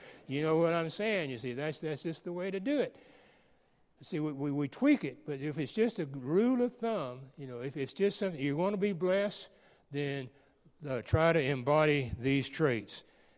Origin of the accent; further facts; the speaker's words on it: Texas, United States; I grew up in the Rio Grande Valley, the bottom four counties of Texas, and we thought we were the center of the universe.